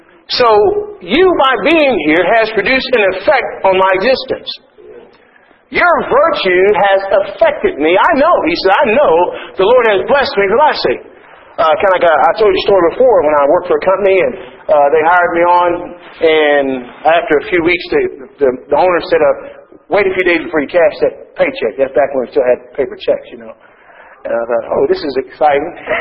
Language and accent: English; Texas, United States; And I grew up with snakes. I'm from Texas originally, but I still don't like them.